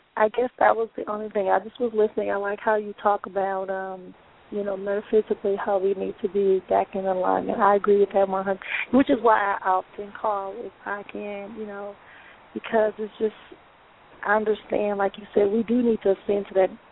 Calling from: Wisconsin, United States; I'm calling from Wisconsin.

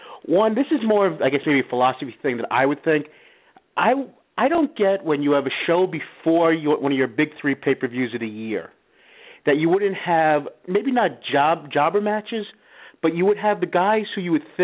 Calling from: New York, United States; Hey, Jason … from New York.

